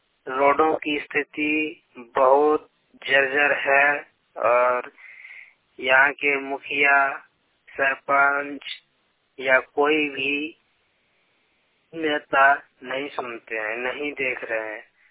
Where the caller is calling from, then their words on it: Lakshmipur, Bihar, India; ग्राम रंगा प्रसार, पोस्ट लक्ष्मीपुर, थाना कटोरिया, जिला बांका, बिहार से बोल रहा हूँ।